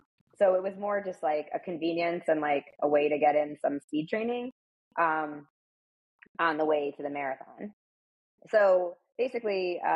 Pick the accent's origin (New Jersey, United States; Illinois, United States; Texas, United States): New Jersey, United States; also born or lived in New York; I'm from New Jersey, and then I lived in New York when I, I had moved, by the time I did my first New York, I had moved there. I was living in New Jersey, and then moved to New York.